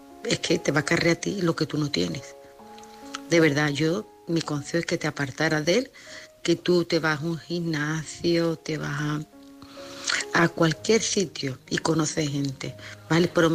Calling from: Lebrija, Andalusia, Spain; soy de Lebrija, vale

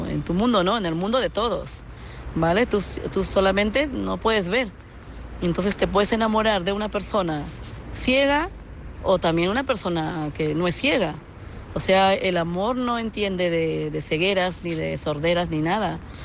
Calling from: Madrid, Community of Madrid, Spain; de Madrid.

